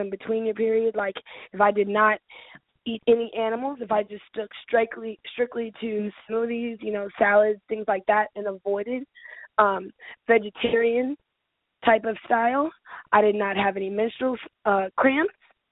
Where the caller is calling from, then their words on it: Atlanta, Georgia, United States; I'm calling, actually in Atlanta, Georgia right now.